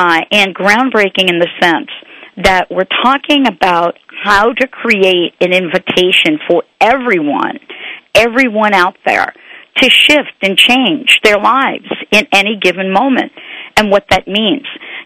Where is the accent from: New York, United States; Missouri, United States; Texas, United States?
New York, United States; And, you know, honestly, you're living in New York. I grew up in New York. And even though I'm not in New York now